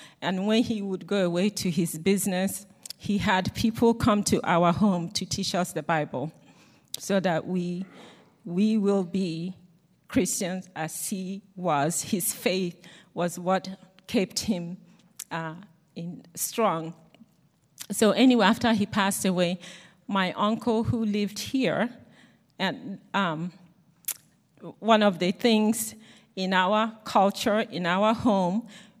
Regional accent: Nigeria; I'm from Nigeria, as he said, and I grew up in a family that we were Christians. I don't know any other way. I was born in that family. My father was a strong Christian.

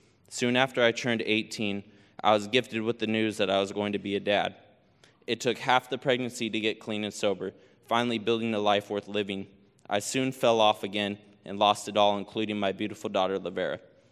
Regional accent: Bremerton, Washington, United States; I'm from Bremerton, Washington. As a kid, I moved around a lot

